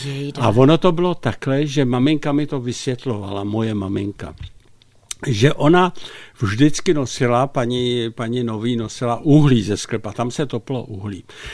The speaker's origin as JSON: {"language": "Czech", "town": "Ústí nad Labem", "region": "Ústí nad Labem Region", "country": "Czechia", "tie": "born there", "said": "Tak já jsem se narodil v Neštěmicích, ve sklepě."}